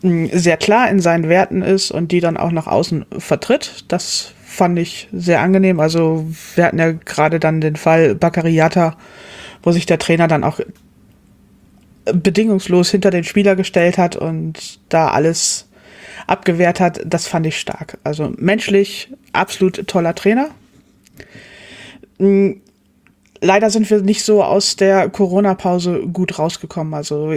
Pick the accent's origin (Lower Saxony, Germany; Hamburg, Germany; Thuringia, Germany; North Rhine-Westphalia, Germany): Hamburg, Germany; Ich komme hier aus der Ecke, aus Hamburg.